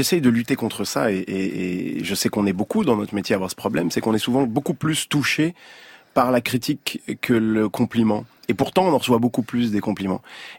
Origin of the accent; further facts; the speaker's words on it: Melun, Île-de-France, France; J'ai grandi à Melun, j'ai le souvenir d'aller prendre la voiture